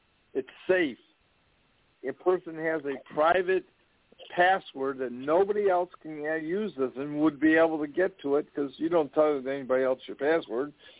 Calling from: Buffalo, New York, United States; Many of you know I'm calling from Buffalo, New York.

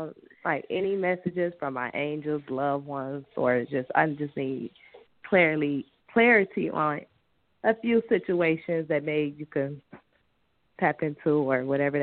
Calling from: Detroit, Michigan, United States; I'm calling from Detroit, Michigan.

